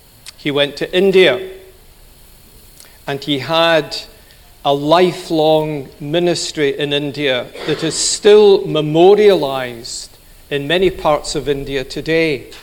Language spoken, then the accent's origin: English; Glasgow, Scotland, United Kingdom; accent: educated Glasgow; My accent's not from China. It's from Scotland. And if you want to be more particular, it's educated Glasgow. not educated Edinburg